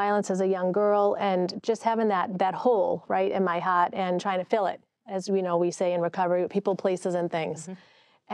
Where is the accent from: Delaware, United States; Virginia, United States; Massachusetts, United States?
Massachusetts, United States; moved away as an adult; now in New Hampshire, United States; I live in New Hampshire. I totally make fun of myself because I'm from Massachusetts, and we moved here, my husband and I, with our kids about 7 years ago.